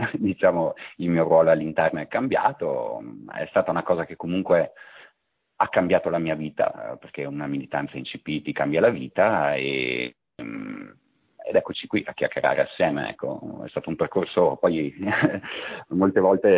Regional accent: Verona, Veneto, Italy; io per motivi familiari sono veronese, ma molto del mio tempo lo passo a Padova, la mia famiglia è a Padova

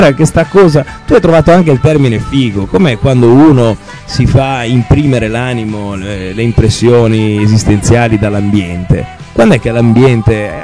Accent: Savona, Liguria, Italy; noi che siamo di Savone, pertanto siamo provinciali.

